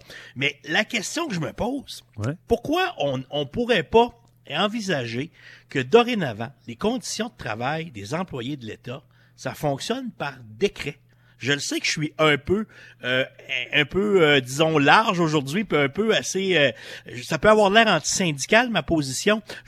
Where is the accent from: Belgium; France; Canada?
Canada; Quebec; Moi, je viens de la Côte-Nord où on avait l'usine d'aluminium Alcoa.